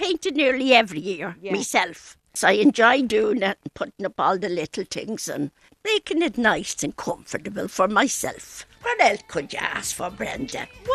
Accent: Tallaght, Leinster, Ireland; I'm from Talla in Dublin.

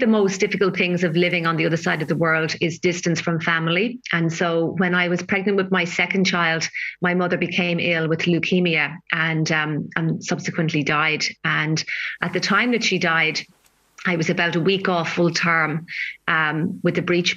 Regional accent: Ireland; moved away; I am an Irish poet, or an emigre poet, as you know, part of the traditional Irish diaspora.

